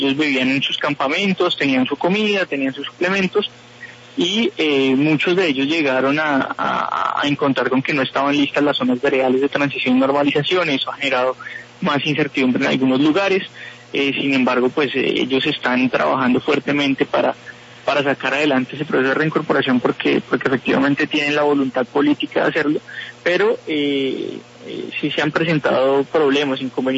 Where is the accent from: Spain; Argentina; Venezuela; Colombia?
Colombia